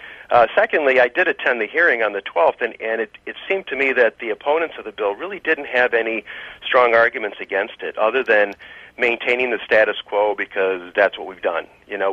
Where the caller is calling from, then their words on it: Chicago, Illinois, United States; I'm calling from Chicago.